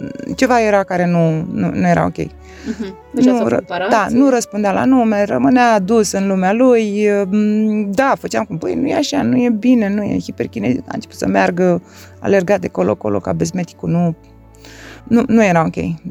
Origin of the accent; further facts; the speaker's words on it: Constanța, Constanța County, Romania; din Constanța. Acum am 47 de ani și jumătate.